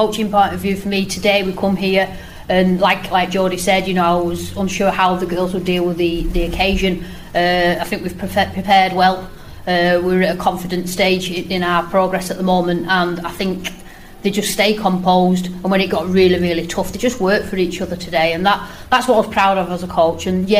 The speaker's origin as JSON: {"language": "English", "region": "North West England", "country": "United Kingdom", "tie": "born or raised there", "said": "to come and be able to coach back in my hometown and say that we've got a full Cumbrian side, I think it's good for Cumbria and the area"}